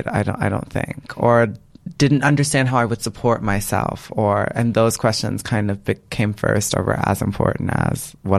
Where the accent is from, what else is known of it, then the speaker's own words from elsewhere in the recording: Texas, United States; because it's growing up in Texas. We were like middle class, totally fine.